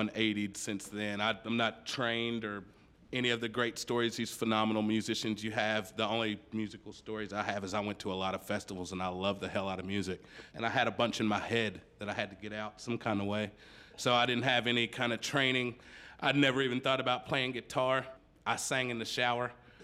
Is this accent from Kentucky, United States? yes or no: yes; Paris, Kentucky, United States; Bourbon County kid. I'm from Paris.